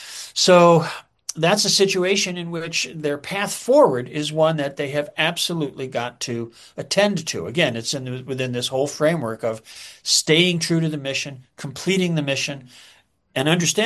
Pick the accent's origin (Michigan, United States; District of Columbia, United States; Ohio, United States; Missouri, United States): Ohio, United States; Cleveland; I mean, I grew up in Cleveland, Ohio, and you know, the steel mills used to pollute the air in ridiculous ways, you know.